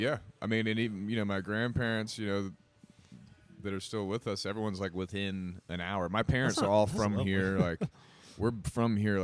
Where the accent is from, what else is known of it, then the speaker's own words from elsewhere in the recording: Charlotte, North Carolina, United States; Born and raised Charlotte.